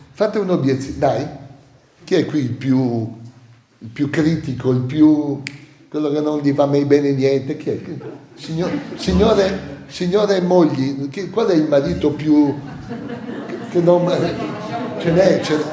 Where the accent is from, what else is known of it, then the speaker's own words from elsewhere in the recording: Massa Carrara, Tuscany, Italy; Io sono di origine, da parte di papà, mamma e nonni, sono toscano di Massa Carrara, anarchico.